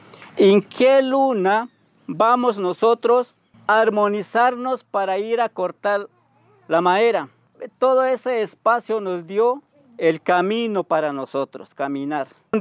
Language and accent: Spanish; Cauca, Colombia; Soy de Resguardo Tacueyo.